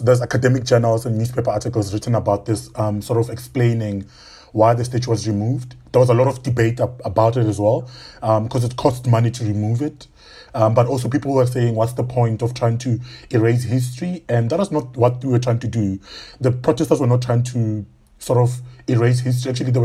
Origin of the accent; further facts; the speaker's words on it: Pretoria, Gauteng, South Africa; So I'm South African, born and bred in Pretoria.